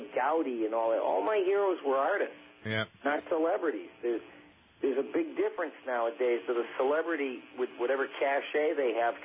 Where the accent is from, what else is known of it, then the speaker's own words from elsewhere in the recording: Boston, Massachusetts, United States; also born or lived in Detroit; I was born in Detroit, Michigan, so I never got a chance to develop a Boston accent, but I did grow up in Boston. My brothers had Boston accents.